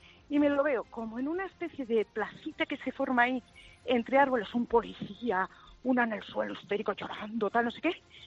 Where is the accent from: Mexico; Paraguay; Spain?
Spain; Madrid, Community of Madrid; yo soy de Madrid